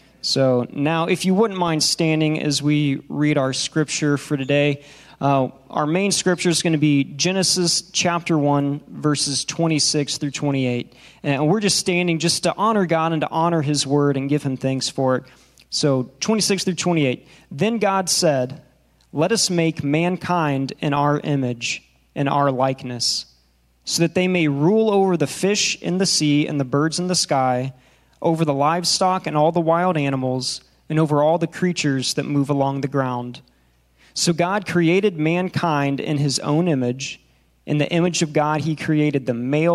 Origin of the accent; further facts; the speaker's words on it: Texas, United States; We came from Texas, so transitioning all the way across the country, you know, leaving our community and our friends there and coming to a new place